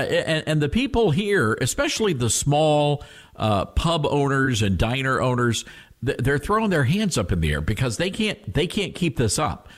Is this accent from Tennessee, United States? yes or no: yes; Tennessee, United States; we're facing a similar situation in the state of Tennessee, which is my home state and where we broadcast this radio program from.